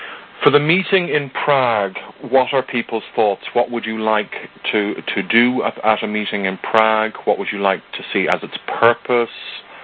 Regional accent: Ireland; which isn't a challenge for me. I am Irish, after all.

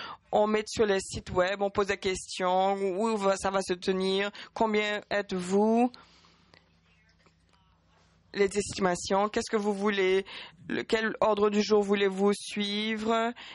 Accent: Brazil; je suis du Brésil

